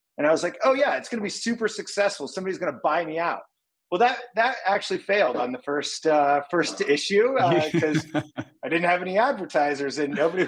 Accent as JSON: {"language": "English", "region": "Indiana", "country": "United States", "tie": "born or raised there", "said": "You know, I grew up in Indiana, so you're kind of limited as to like the magnitude of the world."}